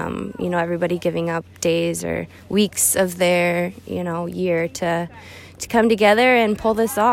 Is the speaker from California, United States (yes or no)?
no; Alaska, United States; But I grew up in Alaska, so I've followed the race since, you know, childhood.